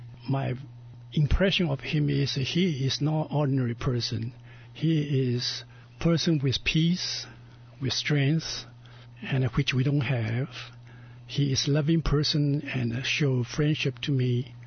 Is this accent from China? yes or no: yes; China; English is a second language; and I was atheist, grew up in China